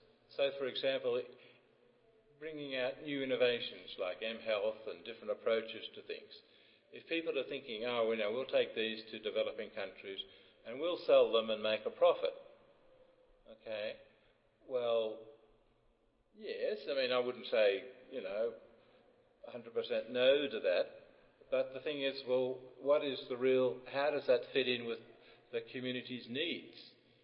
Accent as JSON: {"language": "English", "town": "Seattle", "region": "Washington", "country": "United States", "said": "I come from Seattle"}